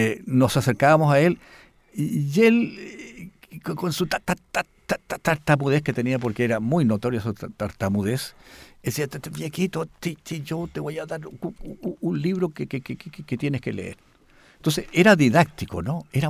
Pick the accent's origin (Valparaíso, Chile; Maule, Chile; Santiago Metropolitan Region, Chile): Valparaíso, Chile; born there; los que nacimos en Valparaíso, veíamos el horizonte lejos, lejos, estaban los barcos saliendo y entrando